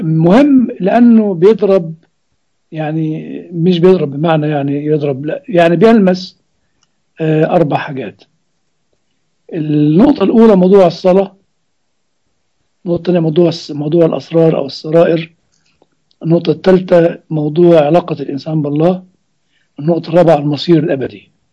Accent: Egypt; لكن الاختصار عبادة زي ما بيقولوا عندنا في مصر.

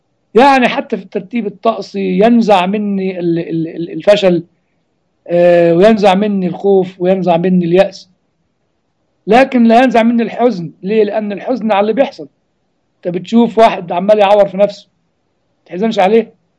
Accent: Egypt; هذا الكلام كان أول من اكتشفوا وكتبوا وقالوا عندنا في مصر اتنين

